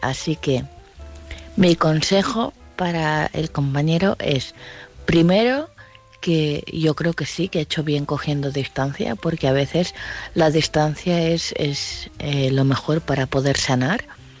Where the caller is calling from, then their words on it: Vilanova, Spain; de Vilanova.